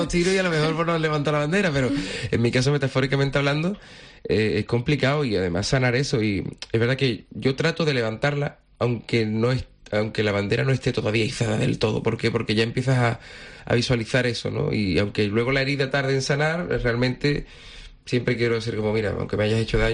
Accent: Cádiz, Andalusia, Spain; now in Madrid, Spain; yo pues soy de Cádiz, que vivo en Madrid desde hace tiempo, que mi vida, mi pueblo, la forma de ver la vida mía.

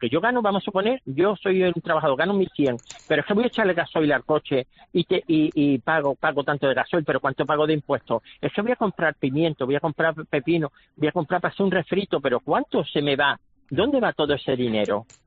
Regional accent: Spain; moved away as an adult; now in Canary Islands, Spain; no soy un inmigrante porque por eso soy español, pero es evidente que yo no nací en las Islas Canarias. Pero cuando llegué aquí, yo llegué en el año 78

